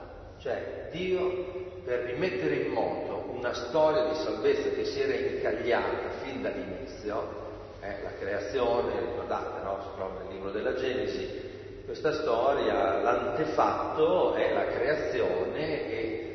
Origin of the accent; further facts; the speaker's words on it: Bologna, Emilia-Romagna, Italy; Spero che la lingua riusciate a capirla, anche se vengo da Bologna.